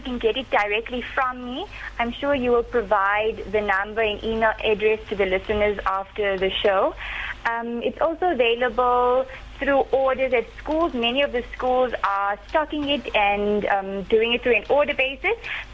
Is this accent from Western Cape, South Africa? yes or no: no; Johannesburg, Gauteng, South Africa; also born or lived in Port Elizabeth; I'm from the very friendly and windy city of Port Elizabeth, but I was born and raised here in Johannesburg.